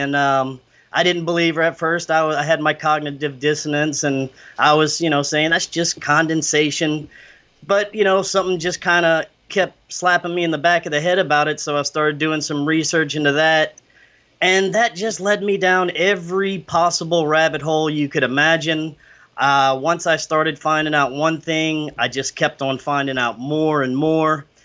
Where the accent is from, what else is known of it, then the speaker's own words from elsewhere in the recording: Louisiana, United States; I'm from South Louisiana.